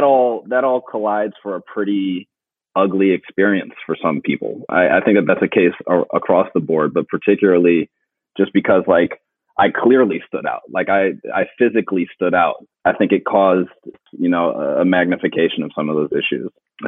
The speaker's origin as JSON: {"language": "English", "town": "Philadelphia", "region": "Pennsylvania", "country": "United States", "tie": "born or raised there", "said": "I mentioned in the book that I grew up in Philly"}